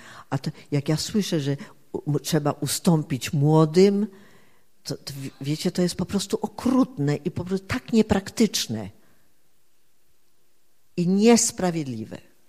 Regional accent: Silesian Voivodeship, Poland; ja tam jestem Beskid Śląsko-Żywiecki, jestem góralka, nie?

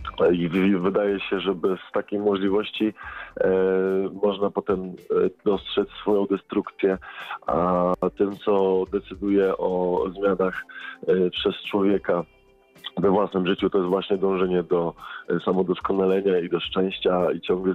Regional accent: Lublin, Lublin Voivodeship, Poland; born there; Tak, urodziłem się w Lublinie.

